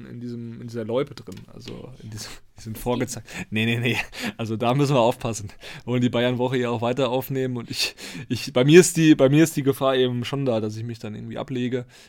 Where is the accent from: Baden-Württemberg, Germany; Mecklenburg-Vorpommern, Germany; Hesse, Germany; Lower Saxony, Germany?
Hesse, Germany; Ich komme ja auch aus der Nähe von Frankfurt ursprünglich